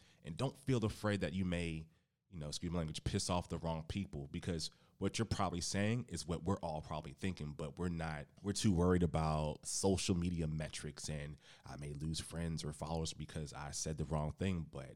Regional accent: Florida, United States; You know, I'm in my little bubble, you know, I'm from Florida.

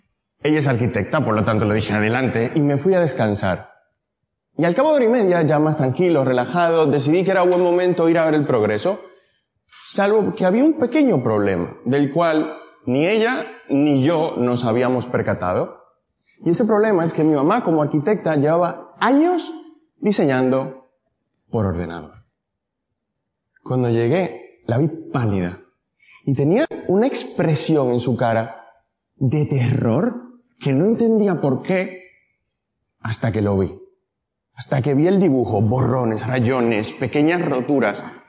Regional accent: Dominican Republic; Yo soy dominicano, país pobre donde no hay paro, no hay seguridad social, no hay jubilación. Y recuerdo que allí tener trabajo era algo de lo que alegrarse.

